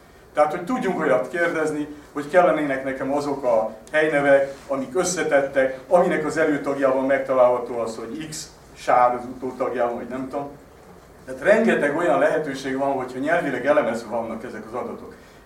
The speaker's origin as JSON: {"language": "Hungarian", "region": "Budapest", "country": "Hungary", "said": "azt mondom, hogy pesti vagyok, és senki nem gondol arra, hogy én tulajdonképpen budai vagyok"}